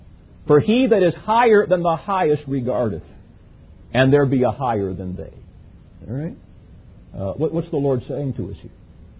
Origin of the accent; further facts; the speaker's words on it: United States; Now, I'm an American, and I love the form of government that we have.